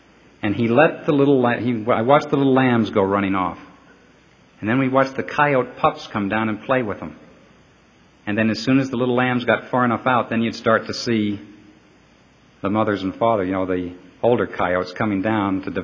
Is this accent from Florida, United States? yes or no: no; New York, United States; My father, being from Idaho, and I grew up in New York, told me I'd never learn how to work in New York